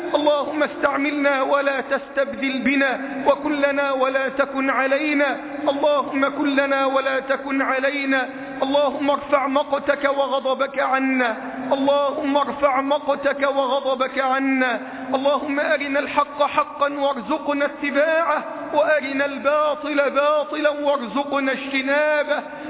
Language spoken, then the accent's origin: Arabic; Egypt; اللهم احفظ بلدنا مصر من الفتن ما ظهر منها وما بطن.